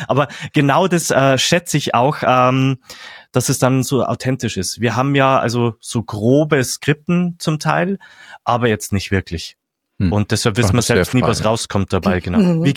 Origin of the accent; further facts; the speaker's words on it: Austria; Das könnte man bei mir als Österreicher mit Hochdeutsch probieren.